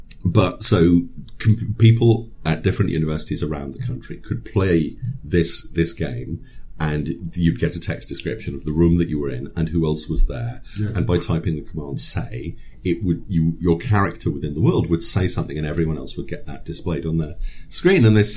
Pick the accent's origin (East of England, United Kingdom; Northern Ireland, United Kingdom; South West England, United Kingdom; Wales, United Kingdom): East of England, United Kingdom; I'm British, born and bred, born in East Anglia, but I went to boarding school